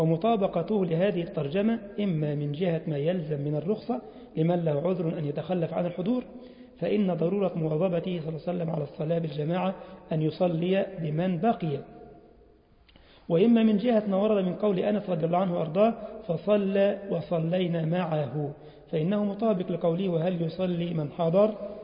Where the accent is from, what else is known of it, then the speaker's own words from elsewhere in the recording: Egypt; في فلسطين ما عندكوش، او عندنا في مصر